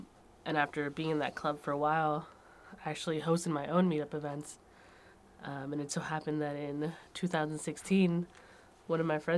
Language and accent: English; California, United States; I grew up in the Inland Empire.